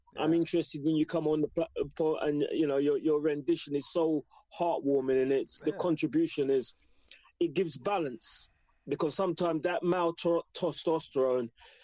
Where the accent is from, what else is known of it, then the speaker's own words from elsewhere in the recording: England, United Kingdom; born there; I wasn't born in Africa. I was born in England, and for me, I was born there for the reason.